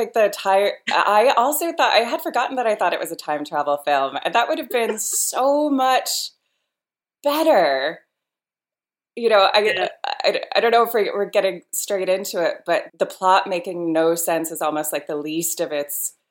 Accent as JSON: {"language": "English", "country": "United States", "lives_now": "Ireland", "said": "as an American living in Ireland and as an Irish American"}